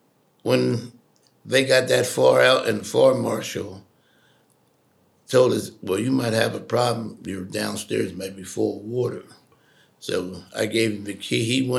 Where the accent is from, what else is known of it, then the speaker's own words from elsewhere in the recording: Westchester, New York, United States; I was not born in Kennett. I was born in Westchester, lived there for 18 years, and I spent 4 years in the Marine Corps.